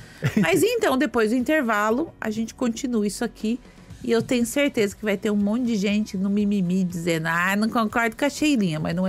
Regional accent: Serra, Espírito Santo, Brazil; sou de Serra no Espírito Santo.

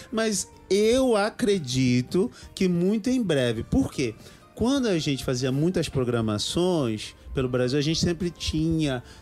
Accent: Luanda, Angola; born there; Caluanda, nascido em Luanda. Vi mais novo faz tempo, né? Mas nasci em Angola também. Sou angolano.

